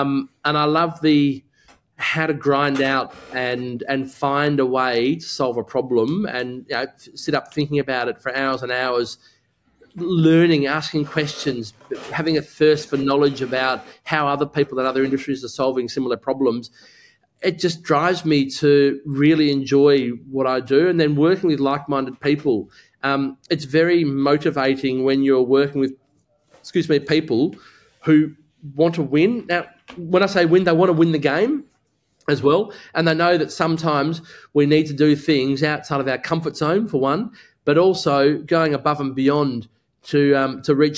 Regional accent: Australia; So the energy, I don't know, I'm Aussie.

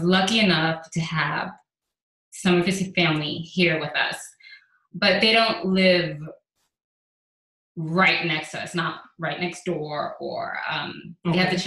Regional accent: New York, United States; now in Houston, United States; And I grew up in New York.

